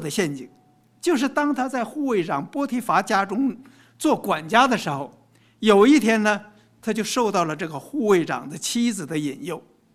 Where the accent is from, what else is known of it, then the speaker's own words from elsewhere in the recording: China; 我们中国人有句话说，若要人不知，除非己莫为。